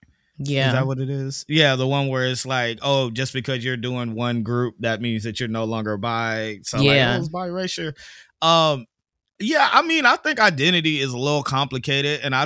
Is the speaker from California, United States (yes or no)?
yes; Fresno, California, United States; Did you hear about in Fresno, California, my hometown, they passed some fucking law